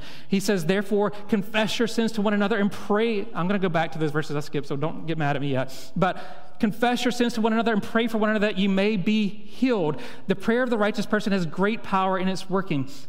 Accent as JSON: {"language": "English", "region": "the South", "country": "United States", "said": "And I know I'm from the South, and so y'all don't think we're the smartest people in the South"}